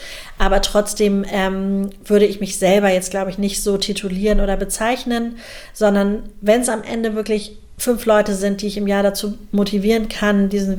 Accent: Hamburg, Germany; Also zum einen komme ich aus Hamburg

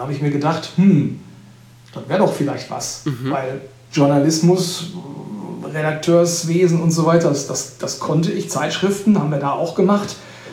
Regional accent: North Rhine-Westphalia, Germany; ich komme gebürtig aus dem Sauerland

